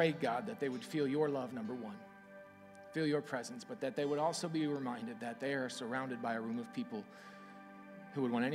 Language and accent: English; Texas, United States; moved away as an adult; now in Florida, United States; first time relocating from my home state of Texas, but from the first time I stepped in Kairos, I felt like I had a true new home in Florida